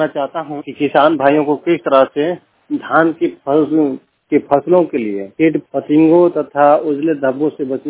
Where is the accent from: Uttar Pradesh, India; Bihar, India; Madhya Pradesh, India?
Bihar, India; मैं भगवा प्रखंड से जिला कैमूर का निवासी हूँ